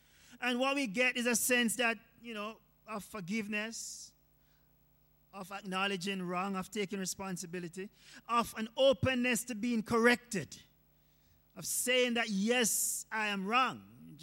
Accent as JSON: {"language": "English", "country": "Jamaica", "said": "We're Jamaican, so you have to have dumpling, pumpkin, sweet potato, just to add a little flavor"}